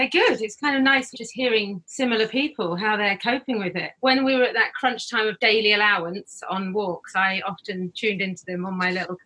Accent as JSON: {"language": "English", "town": "Brighton", "region": "South East England", "country": "United Kingdom", "said": "I'm in Sussex, down in Limfield. Okay. It's a kind of in between Brighton and London. I'm from Brighton."}